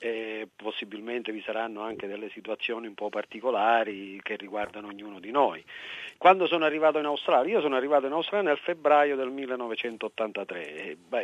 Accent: Salaparuta, Sicily, Italy; Io vengo da Salaparuta, un paese della Valle del Belice, un piccolo paesetto con ai miei tempi 1900 residenti, anche se diciamo così un paese di forte migrazione anche quello

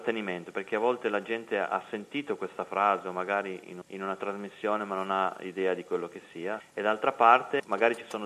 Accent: Piedmont, Italy; io sono piemontese

